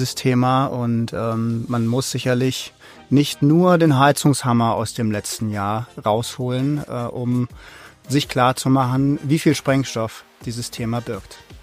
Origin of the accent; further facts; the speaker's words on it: Rhineland, Germany; ich bin ja Rheinländer.